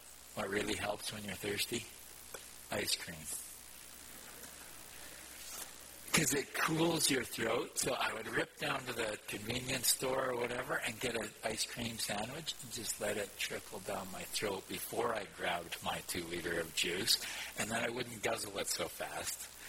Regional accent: Alberta, Canada; born there; also born or lived in Ontario; I was born in Alberta, but lived down in Ontario for about 6 years.

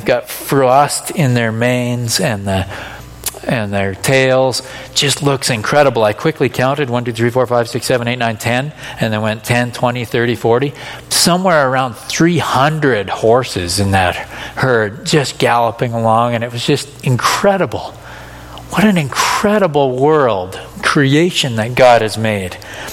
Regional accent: Canada; That's why we got lots of layers, right? We're Canadian.

